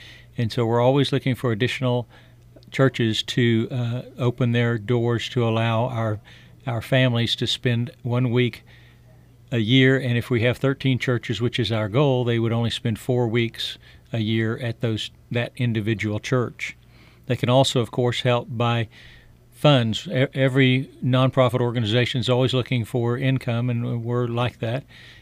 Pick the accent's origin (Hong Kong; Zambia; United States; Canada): United States; Bartlesville, Oklahoma; I grew up in Bartlesville, and I was unaware that Bartlesville had homeless.